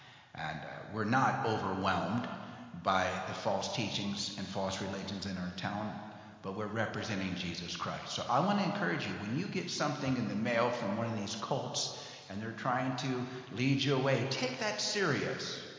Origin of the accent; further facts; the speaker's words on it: Taos, New Mexico, United States; When I go and speak at a pastor's conference and other places, and they say that I'm from Taos